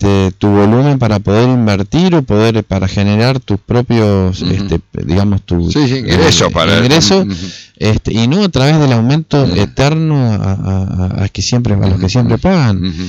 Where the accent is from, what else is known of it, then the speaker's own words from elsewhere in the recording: Argentina; Yo como argentino te puedo decir